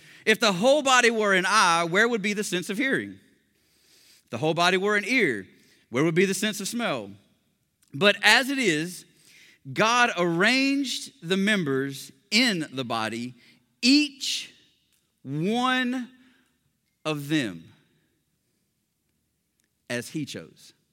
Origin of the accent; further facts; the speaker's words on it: Kannapolis, North Carolina, United States; I'm from Kannapolis, North Carolina. And you get this real confused, befuddled look on their face. It's like, I'm about 20 minutes north of Charlotte.